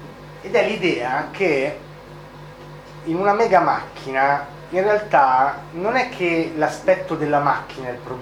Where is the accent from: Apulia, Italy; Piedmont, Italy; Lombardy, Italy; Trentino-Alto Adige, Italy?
Piedmont, Italy; vengo dalla Valdossola